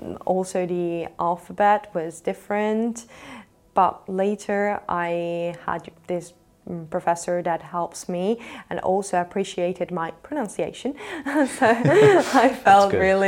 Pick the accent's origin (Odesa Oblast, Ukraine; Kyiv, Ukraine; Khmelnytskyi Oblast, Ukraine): Odesa Oblast, Ukraine; Odesa; I know that I come from Odessa. I knew it even before I could point out Odessa on the globe.